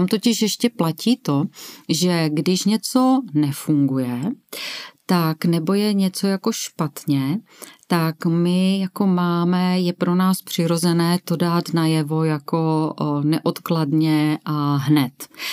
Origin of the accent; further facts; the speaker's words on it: Krnov, Moravian-Silesian Region, Czechia; A tak, protože Ola, Karel a já jsme z Krnova